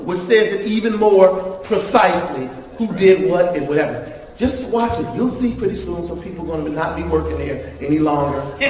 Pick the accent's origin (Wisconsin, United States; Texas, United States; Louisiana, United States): Louisiana, United States; New Orleans; now in Oakland, United States; I'm from New Orleans. I guarantee you, New Orleans and in the 13th Ward I'm from is not West Oakland.